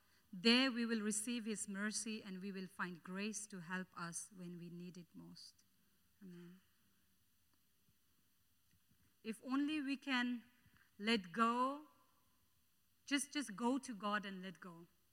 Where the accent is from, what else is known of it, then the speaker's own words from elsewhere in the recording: Bhutan; even though I'm from Bhutan, I think we are kind of in the same situation.